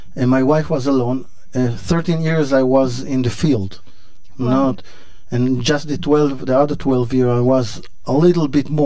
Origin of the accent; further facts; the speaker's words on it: Jerusalem, Jerusalem District, Israel; I was born in Jerusalem, raised in Jerusalem as a kid.